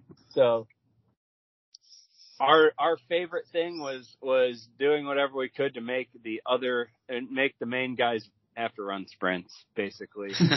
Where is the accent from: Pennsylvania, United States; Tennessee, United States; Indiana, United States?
Indiana, United States; I grew up in Indiana where there were high school gyms bigger than Loyola's gym that seated more.